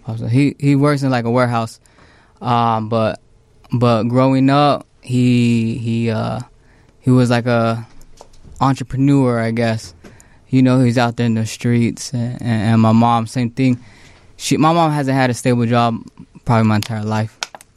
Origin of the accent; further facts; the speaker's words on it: Phoenix, Arizona, United States; Yep, born and raised, West Phoenix.